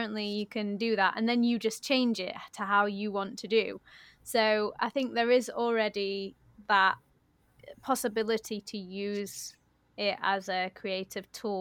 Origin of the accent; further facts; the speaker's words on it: the South, United States; accent: Southern; Like, that's probably a bit my Southern accent.